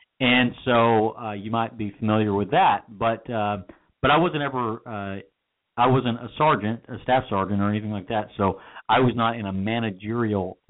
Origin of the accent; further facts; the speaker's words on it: Texas, United States; I'm originally from East Texas, and so I thought, all right, I'll get out. I'll go back home.